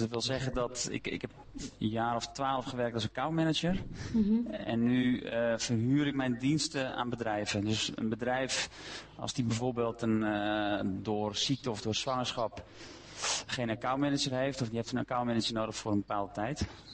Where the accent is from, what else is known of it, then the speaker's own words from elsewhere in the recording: Amsterdam, North Holland, Netherlands; ik kom uit Amsterdam, ben 39 jaar oud.